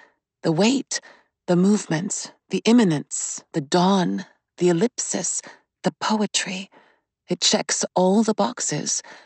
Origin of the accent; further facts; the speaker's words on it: Bourgogne-Franche-Comté, France; I grew up at number 52 on Rue Victor Bache, and I was born in Doubs, department 25.